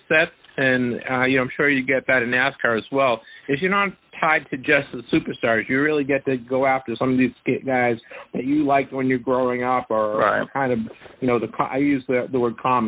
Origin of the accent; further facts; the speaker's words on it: New England, United States; I don't know if it's because I'm from New England